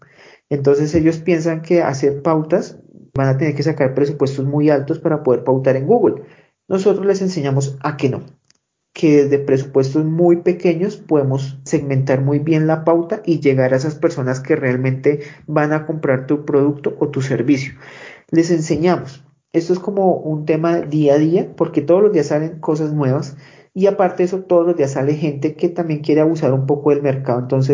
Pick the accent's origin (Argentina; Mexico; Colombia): Colombia; Bogotá; Bueno, yo soy de Bogotá, toda mi vida está en Bogotá.